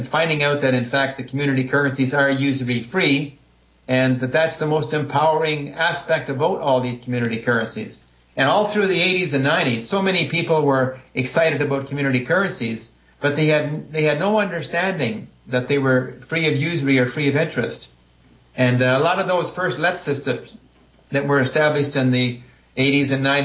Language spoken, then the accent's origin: English; Tamworth, Ontario, Canada; now in Ottawa, Canada; Well, actually, Tamworth's my hometown, but I live in Ottawa, Ontario now.